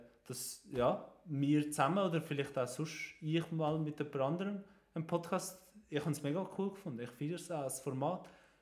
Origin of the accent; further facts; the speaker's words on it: Switzerland; Und nachher bin ich in die Schweiz gekommen und zum die Ausbildung machen, weil ich bin ja auch Schweizer und also ist nicht so ein Problem gewesen, auch die Sprache und so habe ich können.